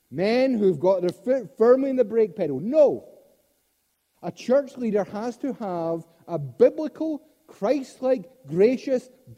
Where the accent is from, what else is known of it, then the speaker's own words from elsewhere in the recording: Scotland, United Kingdom; It's not just because we're Scottish.